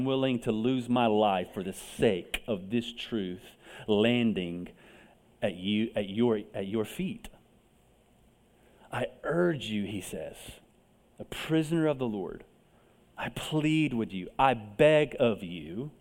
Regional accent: Southern United States, United States; I grew up in the Bible Belt, so this is home for me.

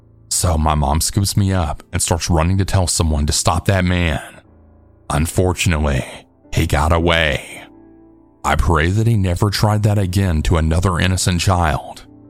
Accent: Tucson, Arizona, United States; born there; I'm 46 years old. I was born in Tucson, Arizona.

